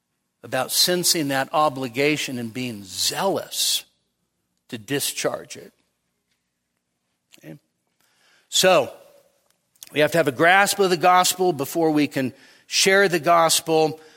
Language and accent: English; Nevada, United States; We're from Nevada.